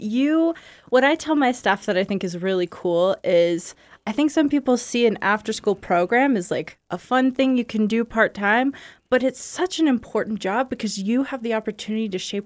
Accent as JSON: {"language": "English", "region": "Ohio", "country": "United States", "tie": "born or raised there", "said": "Yep, I grew up in Ohio."}